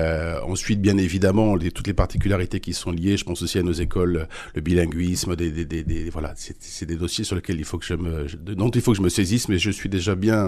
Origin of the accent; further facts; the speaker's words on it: Laval, Pays de la Loire, France; j'ai du sang breton comme tout Mayennais qui se respecte. Oui, je suis né à Laval et j'ai grandi effectivement en Mayenne en courant dans ce joli département rural et dans le Bocage